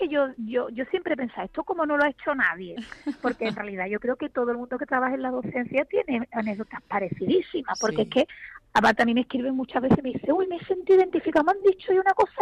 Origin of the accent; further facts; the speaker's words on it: Galicia, Spain; accent: Galician; Sí, yo soy de Galicia del Norte total